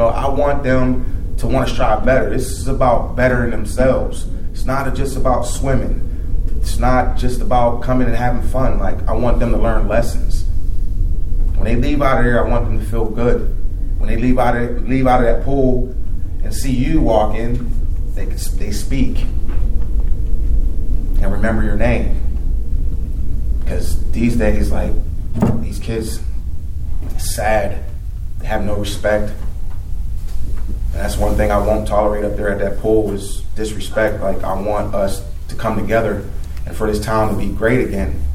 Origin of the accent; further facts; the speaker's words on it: Kabul, Afghanistan; Even from where I'm from, like I said, I grew up in Kabul. There's nothing in Kabul.